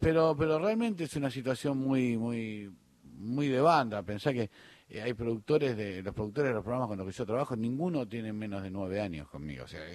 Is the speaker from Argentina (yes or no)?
yes; Rosario, Santa Fe, Argentina; moved away; Yo vine de Rosario para ser guionista.